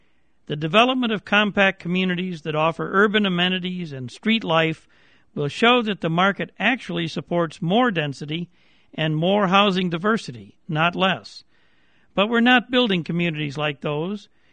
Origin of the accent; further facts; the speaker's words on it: Grand Rapids, Michigan, United States; alive and well in Grand Rapids, my hometown.